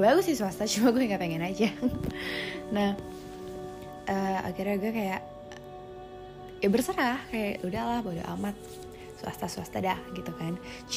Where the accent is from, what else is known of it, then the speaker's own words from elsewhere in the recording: Jakarta, Indonesia; Karena gue orang Jakarta, coy, siapa yang berpikir untuk kuliah di luar Jawa?